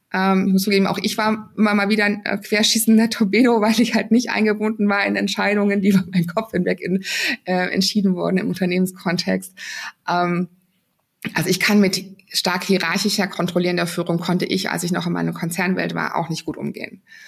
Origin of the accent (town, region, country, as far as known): Germany